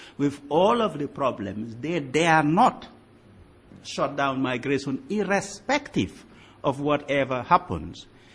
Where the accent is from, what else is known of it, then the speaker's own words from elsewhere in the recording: Gambia; Although I'm from Gambia and Senegal are the same people.